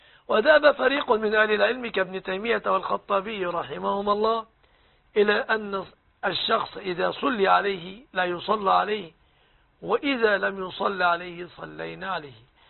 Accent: Egypt

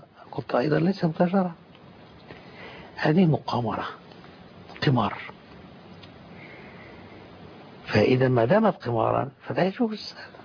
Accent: Qatar; على سبيل المثال في قطر، عندنا في قطر كل الشركات التي لا تتعامل بالربا مكتوبة

